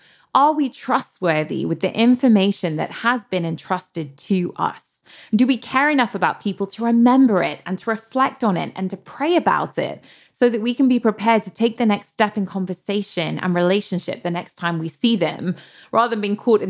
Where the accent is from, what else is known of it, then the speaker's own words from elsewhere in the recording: United Kingdom; As a British person, I think I will never not find this part of the conversation slightly awkward.